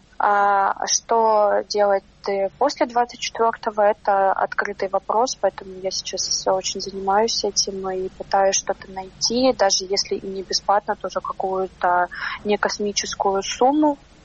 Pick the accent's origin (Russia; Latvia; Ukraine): Ukraine; когда они узнали, что я с Украины